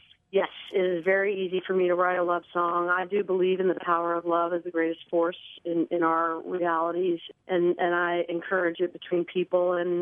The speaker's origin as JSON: {"language": "English", "region": "Georgia", "country": "United States", "tie": "born or raised there", "also_born_or_lived": "Connecticut", "said": "And I was born in Connecticut, but moved to Georgia with my family when I was a little girl. My parents are from Ohio, so mm-hmm. I don't have an accent or anything really"}